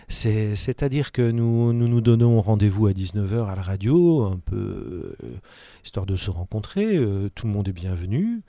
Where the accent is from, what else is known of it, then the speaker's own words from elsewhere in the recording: France; Je suis chanteur, je suis français